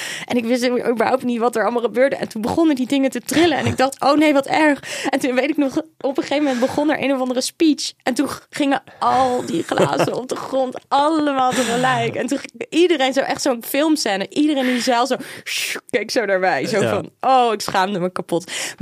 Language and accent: Dutch; Deventer, Overijssel, Netherlands; Nou, ik ben geboren in Deventer, maar ik woonde in een dorpje naast Deventer.